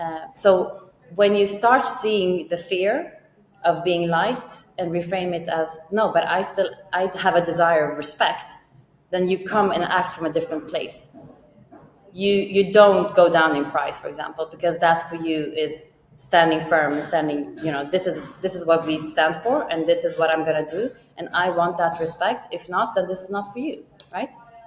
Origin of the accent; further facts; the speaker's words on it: Lebanon; moved away; I come from Lebanon and we moved in the war and my dad and mom had to start over again.